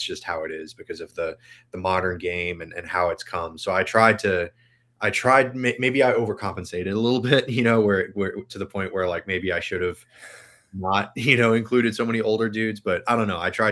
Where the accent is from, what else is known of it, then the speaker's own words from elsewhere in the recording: Denton, Texas, United States; born there; I was born in Denton, Texas.